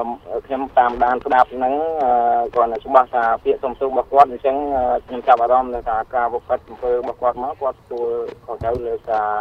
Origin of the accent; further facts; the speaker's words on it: Phnom Penh, Cambodia; នៅក្នុងក្រុមគ្រួសារខ្ញុំកើតនៅភ្នំពេញហើយខ្ញុំរស់នៅភ្នំពេញដែរ